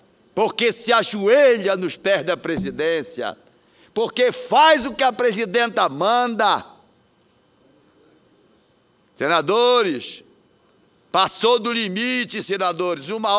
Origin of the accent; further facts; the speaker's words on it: Pará, Brazil; Na minha terra, no Pará, 57% eram jovens.